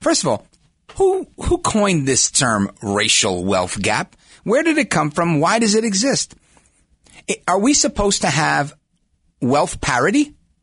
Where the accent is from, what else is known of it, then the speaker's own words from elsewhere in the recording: United States; I am an American of Puerto Rican descent, a proud one. And I live in Jersey now